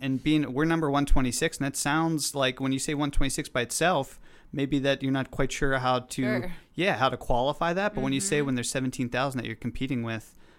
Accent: Pittsburgh, Pennsylvania, United States; I grew up in Pittsburgh. I'm not a West Michigan native. I grew up in Pittsburgh. I went to Penn State.

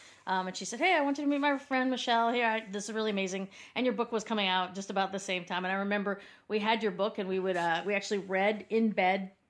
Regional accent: Hartford, Wisconsin, United States; now in New York, United States; I grew up in Hartford, Wisconsin

